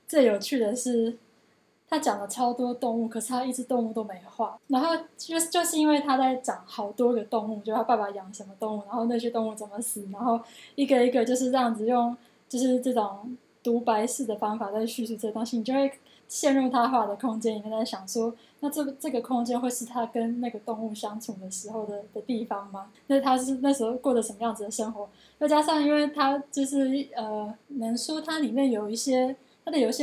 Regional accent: Taiwan; 但是它的内容其实又是好像是我们台湾人很贴近可以理解的东西

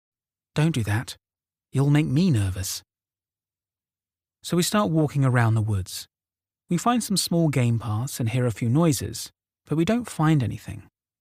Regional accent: Oregon, United States; I grew up in Oregon. As most Oregonians do, we did a lot of camping.

